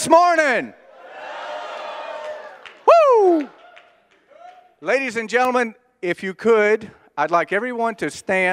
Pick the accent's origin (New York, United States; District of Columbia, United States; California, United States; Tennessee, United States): Tennessee, United States; Nashville; Also, welcome to my hometown, Nashville, Tennessee, America's Music City.